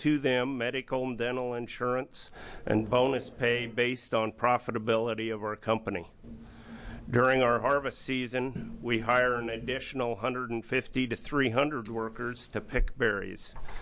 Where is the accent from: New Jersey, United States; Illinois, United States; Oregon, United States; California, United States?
Oregon, United States; St. Paul; I'm from St. Paul, Oregon.